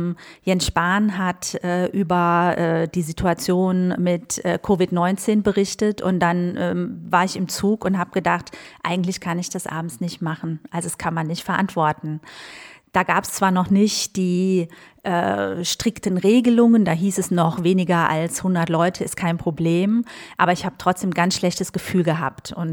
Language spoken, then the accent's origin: German; Westerwald, Germany; Mein Vater war auch kommunalpolitisch aktiv in dem Westerwaldort, wo ich herkomme.